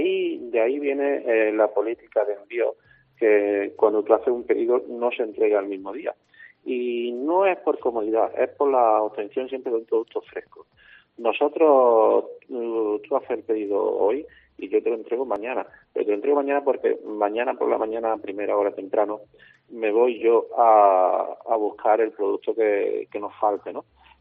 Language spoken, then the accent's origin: Spanish; Mengíbar, Andalusia, Spain; Sí, correcto, nosotros somos de Mengíbar.